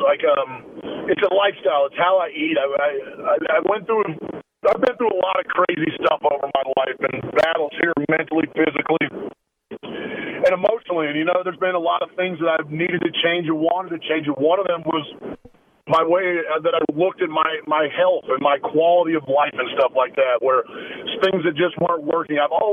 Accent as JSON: {"language": "English", "town": "Denver", "region": "North Carolina", "country": "United States", "tie": "born or raised there", "said": "where I grew up in Denver, North Carolina."}